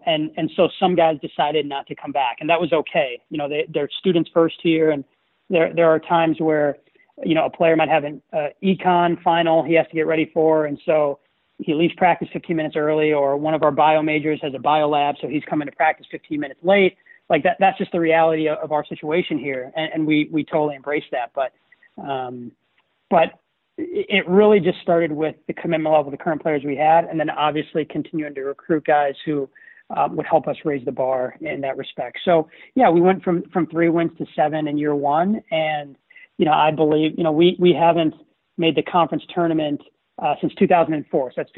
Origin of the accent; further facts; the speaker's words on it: Minnesota, United States; Being a head coach at a really strong Division III school in my hometown, it made so much sense. And I have coaches here in Minnesota